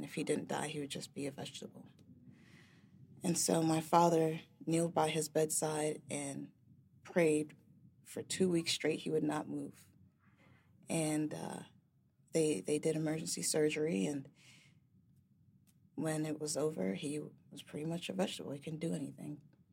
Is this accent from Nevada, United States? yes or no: no; Bronx, New York, United States; So I grew up in the Bronx near White Plains Road.